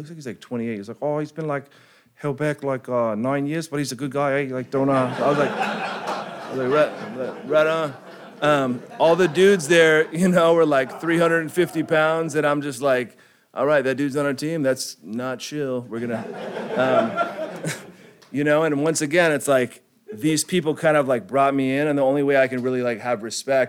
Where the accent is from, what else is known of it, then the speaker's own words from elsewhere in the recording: Venice, California, United States; also born or lived in New Zealand; I come from an Irish Catholic family. I grew up in Venice, and we moved around a lot.